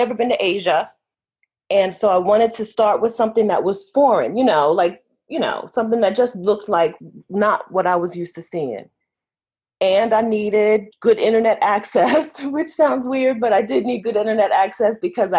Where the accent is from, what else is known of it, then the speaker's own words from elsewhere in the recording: Delaware, United States; also born or lived in Ohio / Texas; Yes, I'm from Delaware. I've lived in Ohio. I've lived in Texas.